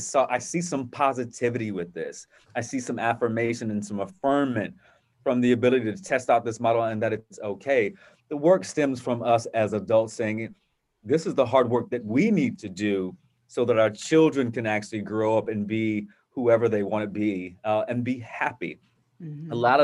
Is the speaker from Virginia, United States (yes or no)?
yes; Virginia Beach, Virginia, United States; but also having the experiences of racism and discrimination growing up in Virginia Beach